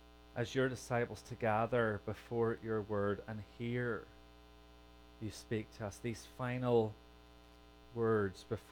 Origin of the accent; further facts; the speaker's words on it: Northern Ireland, United Kingdom; growing up in Northern Ireland, there were two places that I knew about that were a dream vacation.